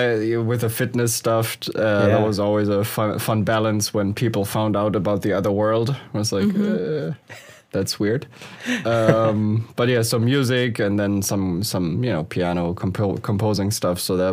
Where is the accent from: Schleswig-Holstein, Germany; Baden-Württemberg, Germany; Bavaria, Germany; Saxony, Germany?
Schleswig-Holstein, Germany; English is a second language; now in Los Angeles, United States; Now, I moved here 2014 from, well, I wouldn't say Hamburg, close to Hamburg, Schleswig-Holstein, for all the Germans listening, from a small village.